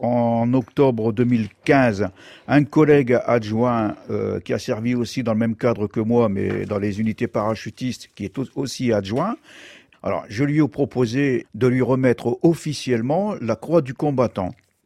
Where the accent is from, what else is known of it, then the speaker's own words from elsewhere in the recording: Hénin-Beaumont, Hauts-de-France, France; je suis natif de Hénin-Beaumont du Pas-de-Calais, fils de mineur de fond immigré algérien et d'une mère française cambrésienne.